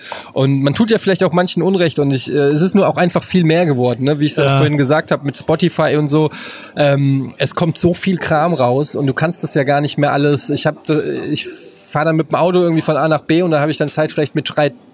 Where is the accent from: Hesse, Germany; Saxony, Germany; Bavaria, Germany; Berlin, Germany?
Hesse, Germany; Frankfurt; Ja, also als Frankfurter muss ich sagen, feiere ich ihn total. Ich habe im Gallus gelebt